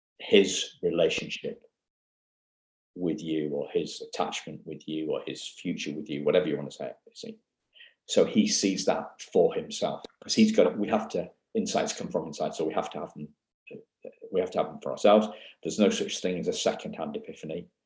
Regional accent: United Kingdom; We're not good. We're British, okay? We're not very good at modesty.

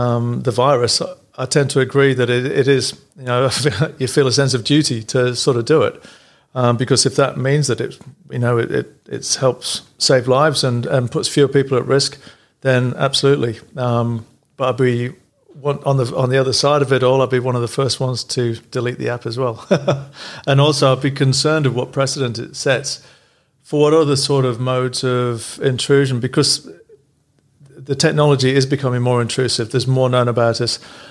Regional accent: England, United Kingdom; I'm, as you know, I'm from England

